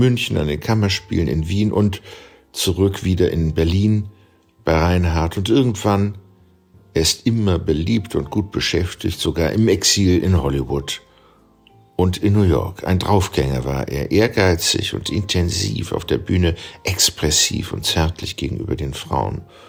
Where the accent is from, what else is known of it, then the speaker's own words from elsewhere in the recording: Wierzbowce, Ivano-Frankivsk Oblast, Ukraine; Mein Heimatdorf heißt Wierzbowsze auf Polnisch, Wierzbowitz auf Jiddisch und Werbowice auf Ukrainisch. Es liegt neben Seroka.